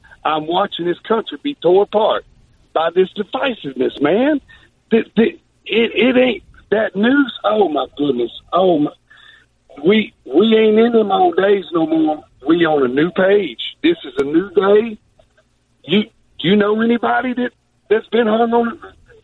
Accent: Florida, United States; I'm from Florida. I happen to be working 7 days a week, 12 hours a day now in Alaska.

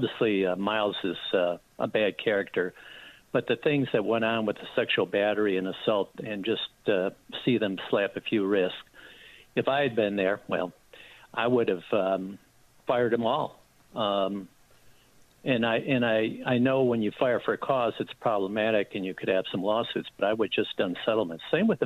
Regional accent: Chicago, Illinois, United States; And, I grew up in Chicago, and I'm a Big Ten fan

